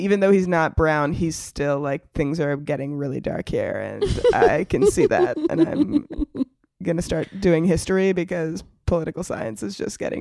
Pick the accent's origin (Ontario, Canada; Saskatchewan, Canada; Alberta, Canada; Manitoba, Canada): Ontario, Canada; Toronto; I grew up in Toronto, which was very multicultural, but I definitely grew up feeling like embarrassed about my brown side because I didn't read as brown.